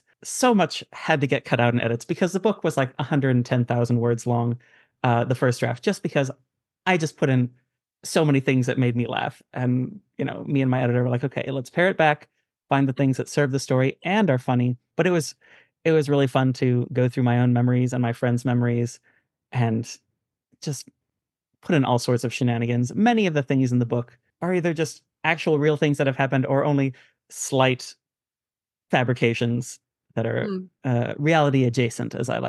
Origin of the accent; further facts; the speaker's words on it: Kansas City, Missouri, United States; Jackson is in Kansas City, just as I grew up in Kansas City.